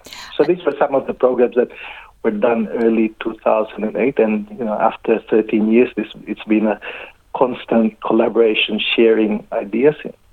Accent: Philippines; English is a second language; now in Melbourne, Australia; you share your expertise as a Filipino expat scientist, and it's a very generous program.

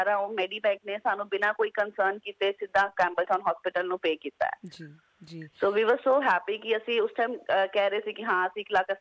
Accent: Punjab, India; moved away as an adult; now in Sydney, Australia; ਮੈਂ ਅੱਜ ਤੋਂ 2 ਸਾਲ ਪਹਿਲਾਂ ਆਪਣੇ ਹਸਬੈਂਡ ਦੇ ਨਾਲ NSW ਸਿਡਨੀ ਵਿੱਚ ਸ਼ਿਫਟ ਹੋਈ ਸੀਗੀ। ਅਸੀਂ ਇੰਡੀਆ ਤੋਂ ਪੰਜਾਬ ਤੋਂ ਹੈਗੇ ਹਾਂ ਪਿੱਛੋਂ ਦੀ, ਤੇ ਅਸੀਂ ਇੱਦਾਂ ਆਏ ਸੀ, ਆਪਣੇ ਸਟੂਡੈਂਟ ਵੀਜ਼ੇ ਤੇ ਆਏ ਸੀ।

